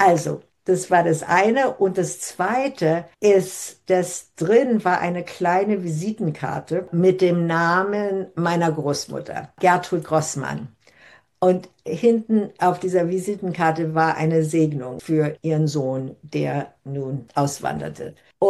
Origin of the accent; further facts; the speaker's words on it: New York, United States; meine persönliche Erfahrung als Kind auf der Upper West Side, die zu Hause also wirklich nur Deutsch sprach